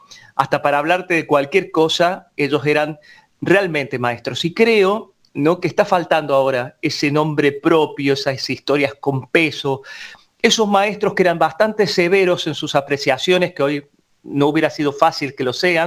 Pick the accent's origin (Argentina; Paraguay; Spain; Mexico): Argentina; Córdoba; now in Buenos Aires, Argentina; En Córdoba capital, y vine en el año 91 a vivir a Buenos Aires.